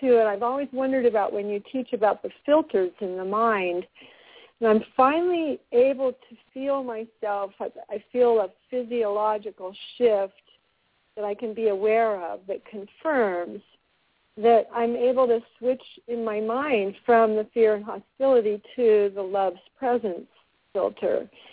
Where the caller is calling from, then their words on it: Ashland, Oregon, United States; from Ashland, Oregon.